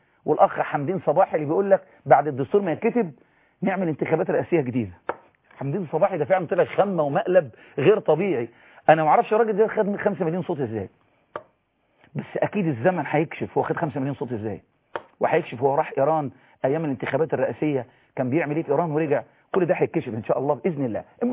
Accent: Egypt; ده انا مواطن مصري مسيحي

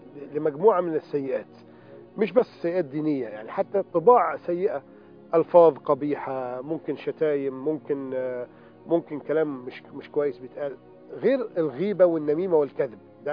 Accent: Egypt; أنا شفت مجموعة من المقاهي عندنا هنا في مصر بفضل الله وبرا.

